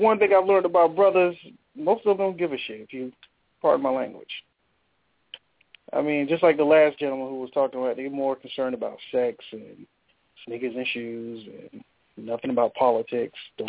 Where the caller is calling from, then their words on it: Florida, United States; I'm calling out of Florida.